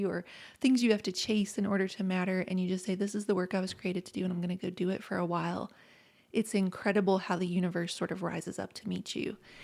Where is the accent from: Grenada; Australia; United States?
United States; Appalachia; Listen, I grew up in Appalachia. I grew up in the 1980s.